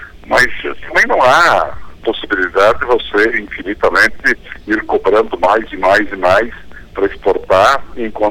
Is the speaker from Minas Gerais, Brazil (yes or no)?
no; Rio Grande do Sul, Brazil; porque eu sou gaúcho, e só porque estou agora numa cidade em São Paulo